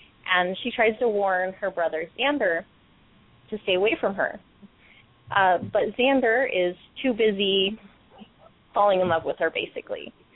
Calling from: Farmington, New Mexico, United States; I am in New Mexico. Okay. Right there in the Four Corners in a fairly small little town called Farmington.

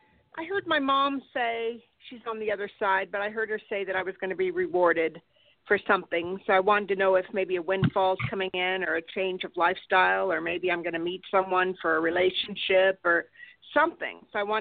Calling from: California, United States; I'm in California.

